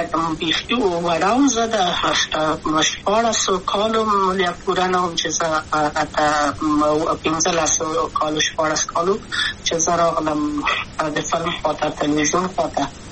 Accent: Kabul, Afghanistan; also born or lived in Maidan Wardak; د کابل په تخت پل سیمه کې یم او لویا شویم کابل که هم

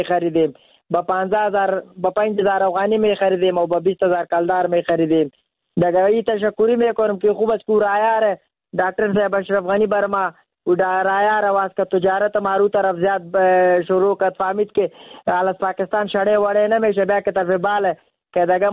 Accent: Afghanistan; چیز که تولید وطن خودم از افغانه خودم

